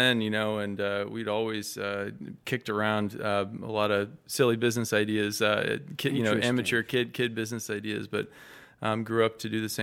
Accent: Atlanta, Georgia, United States; also born or lived in Sacramento / Chico; I was born in Sacramento a long time ago and grew up in Atlanta, Georgia as a kid. I came back to Sacramento area up to Chico for high school

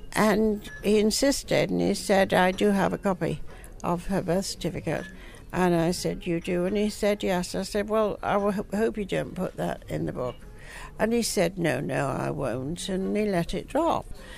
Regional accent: Yorkshire and the Humber, United Kingdom; I don't know whether I have a bearing, but we're both from Yorkshire.

